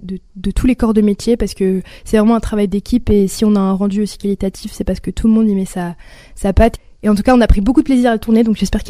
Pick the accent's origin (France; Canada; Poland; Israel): France; Lille, Hauts-de-France; la série Fleurs de Famille, qui est une série qui se tourne chez moi, à Lille, Roubaix, enfin dans les alentours